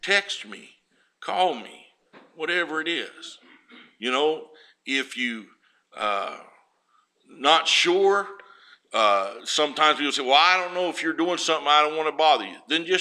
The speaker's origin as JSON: {"language": "English", "region": "West Virginia", "country": "United States", "said": "he found out I was from West Virginia, and he was from West Virginia"}